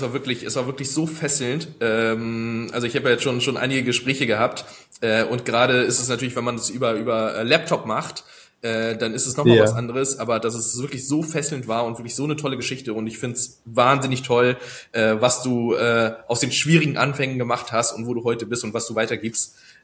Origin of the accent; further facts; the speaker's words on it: Hamburg, Germany; born there; moved away as an adult; now in Cologne, Germany; Ich komme aus Köln, in Hamburg geboren und beruflich dann nach Köln gezogen